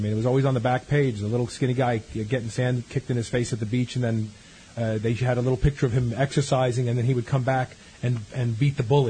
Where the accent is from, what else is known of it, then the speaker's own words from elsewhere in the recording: Brooklyn, New York, United States; as a kid growing up in Brooklyn and being Italian